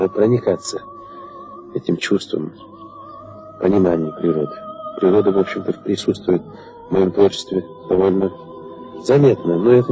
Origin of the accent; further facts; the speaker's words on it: Sheker, Talas Region, Kyrgyzstan; Ибо я родился и вырос в Аиле, в Шекере. Это горный Аил.